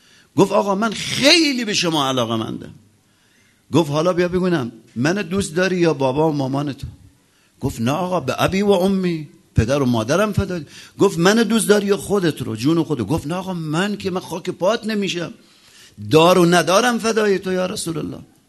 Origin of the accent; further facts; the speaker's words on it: Khuzestan, Iran; خودم موقع اهواز بودم دیگه، بچه خوزستانم.